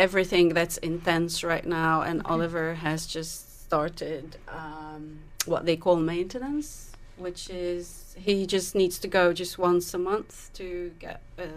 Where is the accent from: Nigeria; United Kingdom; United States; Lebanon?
Lebanon; So I'm from Lebanon